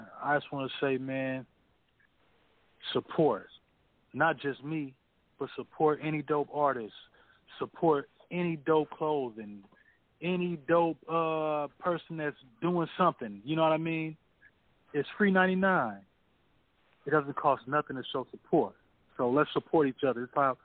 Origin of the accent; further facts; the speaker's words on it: California, United States; It's like, you know, I'm from the Bay, you from the Bay.